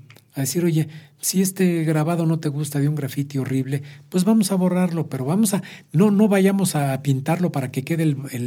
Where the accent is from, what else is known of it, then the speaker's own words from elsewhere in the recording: San Juan del Río, Querétaro, Mexico; born there; Mi ciudad natal, San Juan del Río.